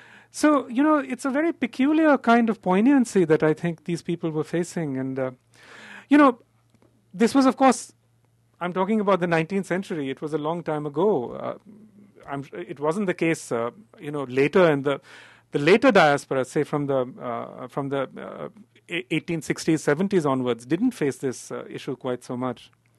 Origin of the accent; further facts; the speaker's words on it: India; when I was growing up in India, this aspect of our diaspora just didn't exist for us.